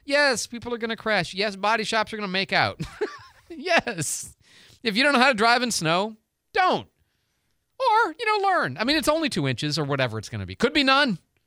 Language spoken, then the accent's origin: English; Midwest, United States; Look, I'm from the Midwest. I've lived in snow-ridden areas my entire life.